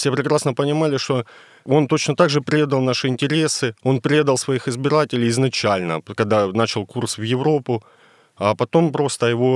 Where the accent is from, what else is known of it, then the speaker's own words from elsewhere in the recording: Donetsk, Donetsk Oblast, Ukraine; ну, я сам родом из Донецка